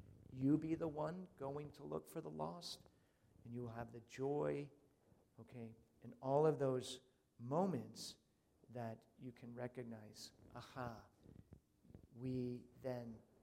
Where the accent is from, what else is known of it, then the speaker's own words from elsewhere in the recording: Maryland, United States; I'm from Maryland. Okay, right? What are you doing here? It was really very funny that I was from Maryland and I wasn't from St. Luke's, which is the church right around the corner, right?